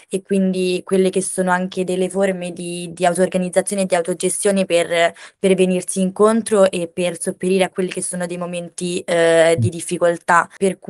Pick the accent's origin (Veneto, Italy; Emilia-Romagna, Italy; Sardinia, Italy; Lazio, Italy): Lazio, Italy; Rome; durante un incontro a Roma, la mia città natale